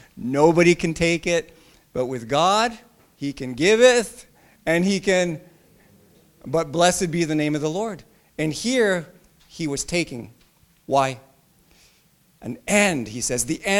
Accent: Philippines; I'm from the Philippines

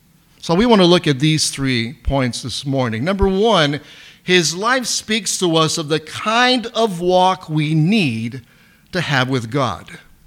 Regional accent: Canada; because I was born here. I'm Canadian. Though I speak Italian, I learned Italian in high school.

